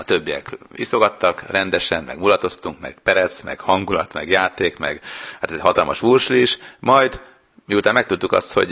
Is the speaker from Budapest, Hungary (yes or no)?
no; Sopron, Győr-Moson-Sopron, Hungary; now in Germany; Én Sopron környékén nőttem fel, úgyhogy már másodikas voltam, és akkor is már viszonylag jól beszéltem németül